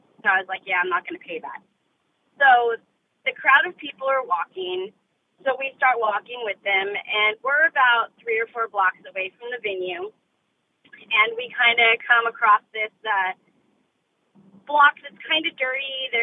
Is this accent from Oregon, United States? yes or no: yes; Oregon, United States; I'm from Oregon.